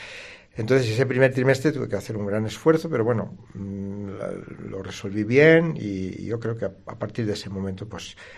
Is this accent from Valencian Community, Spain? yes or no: yes; Valencian Community, Spain; me llamaron a Valencia, porque mi pueblo es provincia de Alicante, pero pertenece al arzobispado de Valencia.